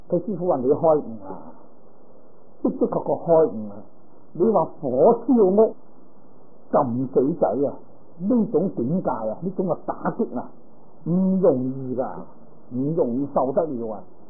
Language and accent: Cantonese; Guangdong, China; 我哋广东人话油渣鬼。